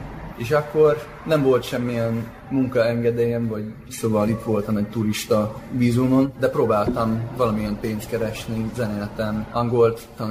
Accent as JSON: {"language": "Hungarian", "country": "United States", "second_language": "Hungarian", "lives_now": "Hungary", "said": "mert Amerikában, ahonnan én jövök, teljesen más"}